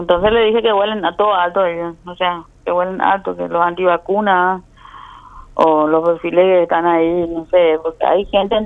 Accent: Paraguay; somos especiales los paraguayos

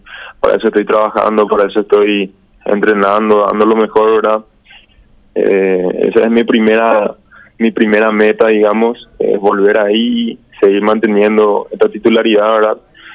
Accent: Paraguay; creo que 5 somos arqueros paraguayos

